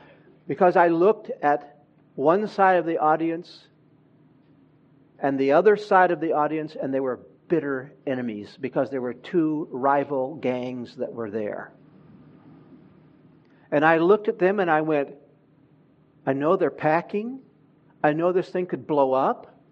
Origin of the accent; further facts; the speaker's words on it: Honduras; moved away; I grew up not in this country, but I grew up in Central America, in Honduras